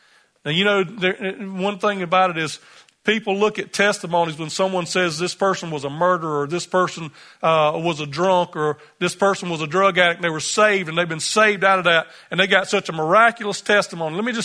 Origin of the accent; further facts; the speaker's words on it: United States; being an American and with the currency there, I was basically like a rich man